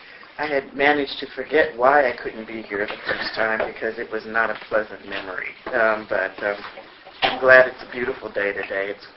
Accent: the South, United States; that's not unusual, I think, for black kids of my generation growing up in the South, and it was still the segregated South in many ways

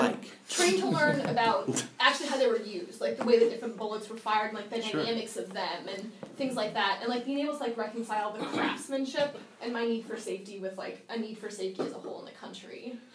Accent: Texas, United States; So I am from South Texas, right mm-hmm. off the U.S.-Mexico border.

